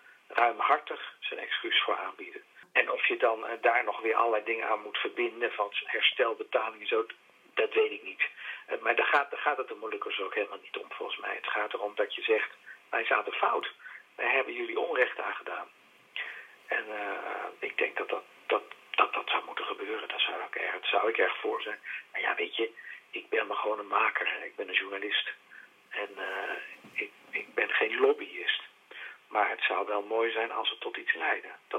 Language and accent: Dutch; Netherlands; En dat vond ik voor mezelf als Nederlander ook het interessante.